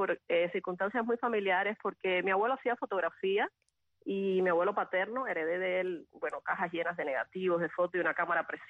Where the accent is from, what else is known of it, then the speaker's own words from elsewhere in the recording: Guanajay, Artemisa, Cuba; born there; El pueblo se llama Guanajay. Antiguamente pertenecía a la provincia de Pinar del Río, pero bueno, con todas estas nuevas distribuciones que se hicieron, después pasó a La Habana